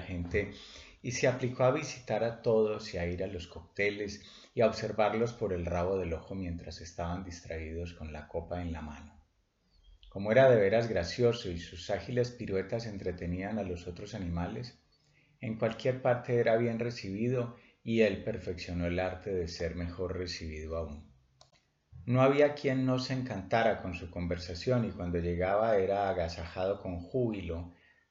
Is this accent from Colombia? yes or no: yes; Colombia; de Colombia.